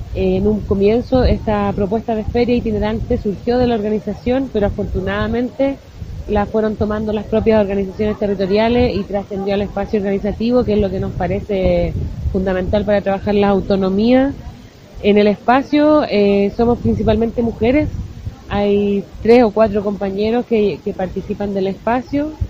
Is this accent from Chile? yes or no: yes; Santiago, Santiago Metropolitan, Chile; soy de Chile, de Santiago, de la capital.